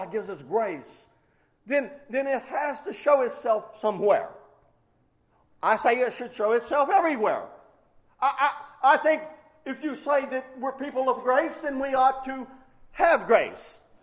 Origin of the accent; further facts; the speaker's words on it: West Virginia, United States; hey, I'm from West Virginia Mountains. We don't... we lick our fingers off.